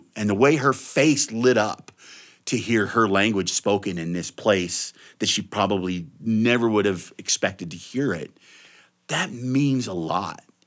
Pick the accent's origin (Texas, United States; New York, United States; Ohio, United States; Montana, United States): Montana, United States; Frenchtown; I grew up in Frenchtown, you know, half a dozen miles from Council Grove where the Treaty of Hellgate Treaty of 1855 was signed